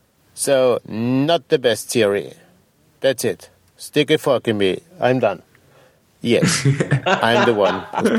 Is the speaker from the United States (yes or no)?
no; Austria; English is a second language; So, I am from Austria.